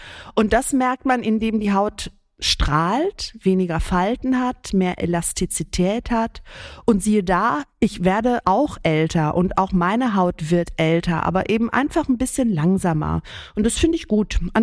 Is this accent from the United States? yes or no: no; Greece; Ich bin ja Griechin